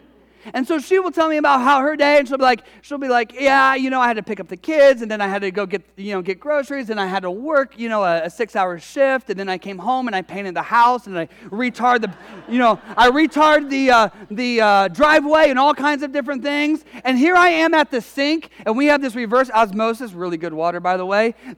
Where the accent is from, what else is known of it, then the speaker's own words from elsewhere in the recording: Detroit, Michigan, United States; Maybe it's because we're from Detroit, but they know how to hustle.